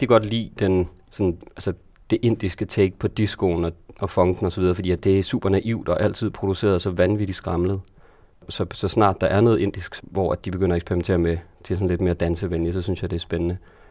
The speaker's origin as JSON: {"language": "Danish", "town": "Holstebro", "region": "Central Denmark Region", "country": "Denmark", "said": "Jeg kommer fra Holstebro"}